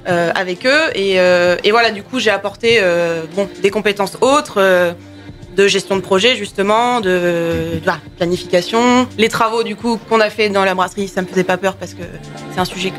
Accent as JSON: {"language": "French", "town": "Évreux", "region": "Normandy", "country": "France", "tie": "born or raised there", "said": "Simon et moi, effectivement, on est nés à Évreux, on a grandi à Évreux, on a fait jusqu'à notre lycée."}